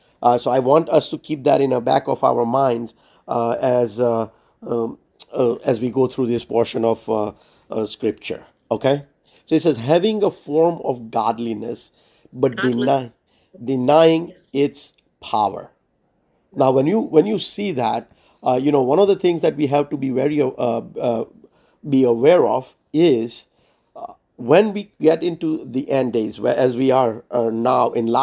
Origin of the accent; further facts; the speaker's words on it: India; I come from India.